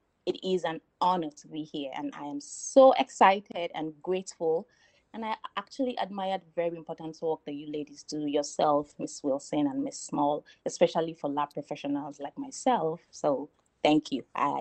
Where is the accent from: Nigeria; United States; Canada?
Nigeria; I am from Nigeria in West Africa, where I obtained a bachelor's in medical lab science.